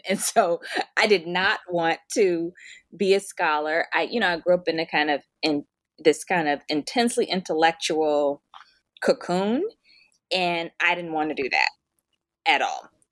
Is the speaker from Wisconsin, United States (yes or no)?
no; Birmingham, Alabama, United States; born there; So I was born in Birmingham, Alabama.